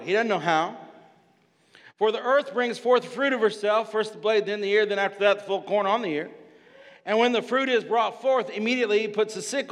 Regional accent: Illinois, United States; It's a lot of cotton, but I grew up in the cornfields of Illinois.

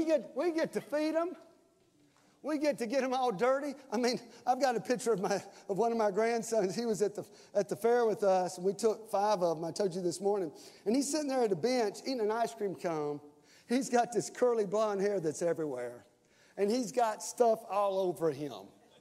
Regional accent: the South, United States; I mean, I was raised in the South, lived in the South. But one day I ended up in North Carolina

